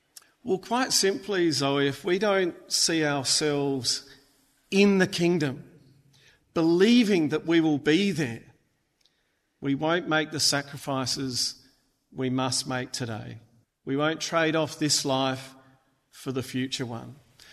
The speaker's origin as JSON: {"language": "English", "town": "Aberfoyle Park", "region": "South Australia", "country": "Australia", "tie": "born or raised there", "said": "growing up in Aberfoyle Park, we had these T-shirts that had on the back, \"Choose Life,\""}